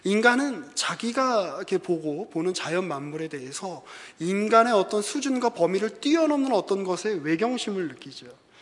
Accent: South Korea; born there; 왜 대한민국에서 태어나게 해주셨습니까?

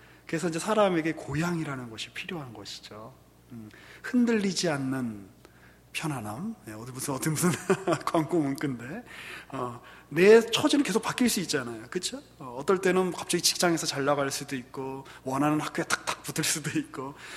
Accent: Seoul, South Korea; 저도 이제 뭐 수도권 뭐 서울 이 근방에서 다 이제 나고 자랐습니다만

